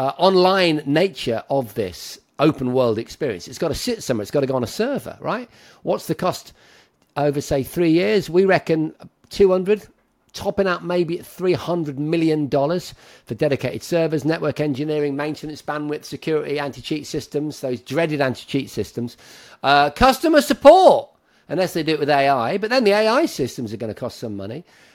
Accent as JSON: {"language": "English", "town": "Lincoln", "region": "East Midlands", "country": "United Kingdom", "said": "I'm from Lincoln, as you probably know, and that's where one of Rockstar's big studios are."}